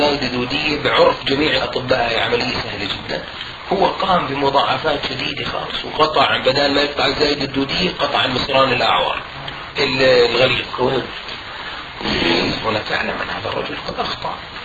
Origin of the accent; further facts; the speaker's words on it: Jordan; القانون الطب عندنا في الأردن لا يمنع ذلك